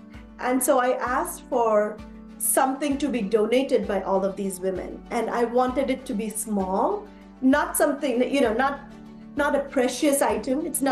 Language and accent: English; India; moved away as an adult; now in United States; I am an immigrant, and when I came from India in 98, I knew one person and that was the person I was married to in the United States.